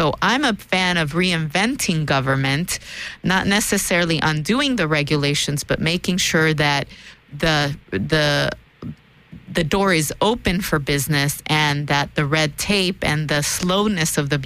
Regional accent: El Salvador; English is a second language; now in United States; I was born in El Salvador. I was mostly raised by my grandmother. She died when I was 10 years old. She was in our little small town in El Salvador, a community leader, a religious leader.

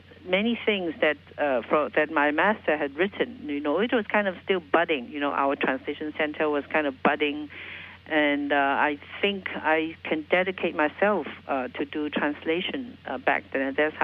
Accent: Hong Kong; I was born and raised in Hong Kong, as you just mentioned earlier.

